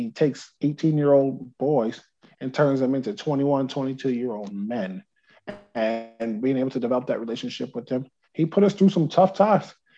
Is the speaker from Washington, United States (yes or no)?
no; New Jersey, United States; got a full ride to go play at Division I college here in my home state of New Jersey, and went to Rutgers University